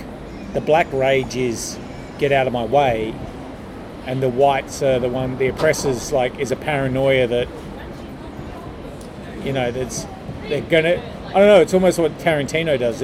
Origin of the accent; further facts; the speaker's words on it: Australia; And we're Australian, we're not American